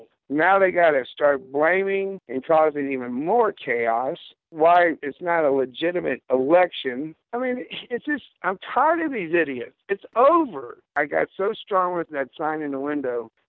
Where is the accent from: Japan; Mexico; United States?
United States; Florida; moved away as an adult; also born or lived in New Orleans, Louisiana; I'm from the South, actually, Florida and New Orleans and all that. And I went through Katrina, so I came up here